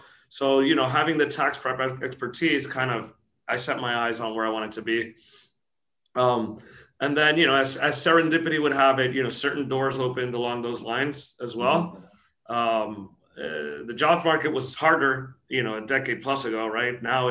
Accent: Puerto Rico; also born or lived in New York, United States; But I was born in New York, actually U.S., but lived here in Puerto Rico as a kid, right? So like you said, I've been raised in Puerto Rico, lived here all my life.

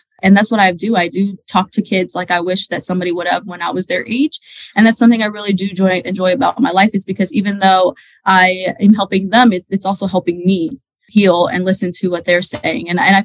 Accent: United States; I'm American. I'm an Arab American. My parents are Palestinian, and they immigrated here when they were young.

